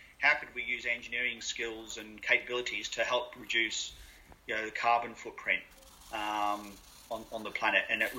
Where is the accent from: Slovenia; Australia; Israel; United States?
Australia; moved away as an adult; now in United Kingdom; I started as a young engineer with Toyota in Australia, my home country. I moved to the UK in 1988 originally.